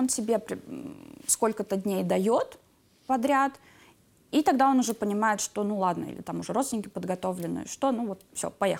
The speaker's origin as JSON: {"language": "Russian", "region": "Vidzeme", "country": "Latvia", "said": "Я из Видземской стороны."}